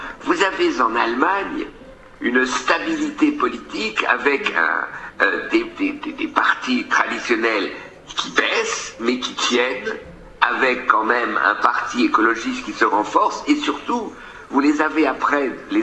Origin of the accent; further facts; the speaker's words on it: Belgium; regardez chez nous en Belgique, je l'avoue, la Belgique n'est pas toujours un bon exemple